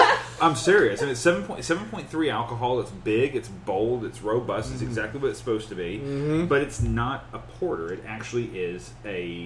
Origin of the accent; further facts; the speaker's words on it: Texas, United States; No, sir. I am Texan and German.